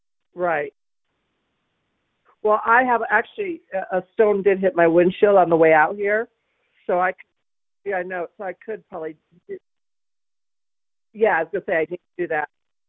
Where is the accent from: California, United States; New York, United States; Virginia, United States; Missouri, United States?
California, United States; San Francisco; Yeah, I'm from San Francisco, which I can tell you is probably 10 times denser, which is amazing.